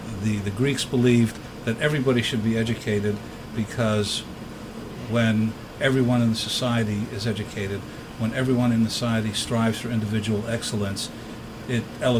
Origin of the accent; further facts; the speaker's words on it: Canada; born there; I was born in Canada. My parents emigrated from Greece in the 50s.